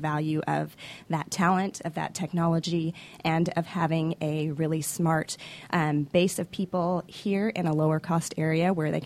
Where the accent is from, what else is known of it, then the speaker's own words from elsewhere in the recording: California, United States; So I come from California. I worked on the West Coast.